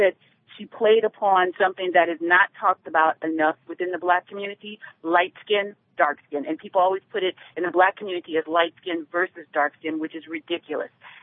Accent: New Orleans, Louisiana, United States; I'm from New Orleans

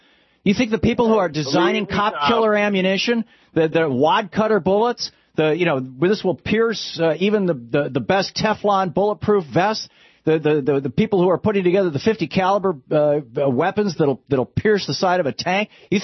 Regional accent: Michigan, United States; Now, I grew up in Michigan, and my brother owns a bunch of guns

